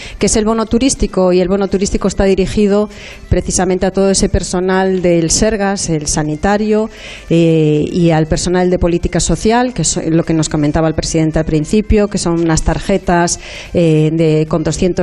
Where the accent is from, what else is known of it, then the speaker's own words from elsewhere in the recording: Galicia, Spain; somos gallegos y yo creo que los gallegos, está mal que lo diga